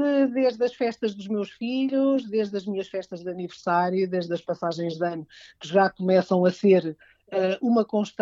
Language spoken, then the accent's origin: Portuguese; Torres Vedras, Lisbon, Portugal; nasci nesta terra, nasci aqui em Torres Vedras e vivi efetivamente até aos meus 30 e muitos anos no Sobreiro Curvo, precisamente.